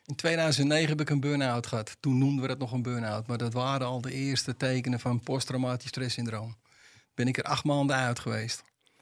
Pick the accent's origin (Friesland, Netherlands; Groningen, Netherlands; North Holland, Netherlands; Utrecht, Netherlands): North Holland, Netherlands; Amsterdam; als Amsterdammer loop je altijd alleen lachen.